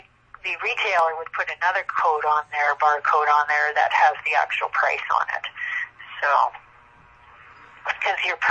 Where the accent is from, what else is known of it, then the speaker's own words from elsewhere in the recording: Canada; So being Canadian, I cannot apply for an American ISBN and vice versa.